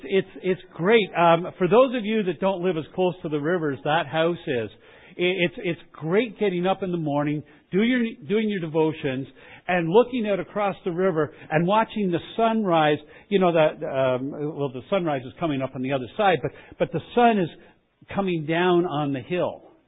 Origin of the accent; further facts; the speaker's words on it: Canada; Even though I am Canadian and have been my entire life